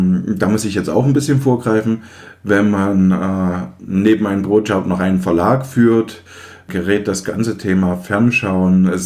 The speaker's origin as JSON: {"language": "German", "region": "eastern Germany", "country": "Germany", "said": "denn ich komme ja aus dem Osten, und als die Wende kam, war ich 14"}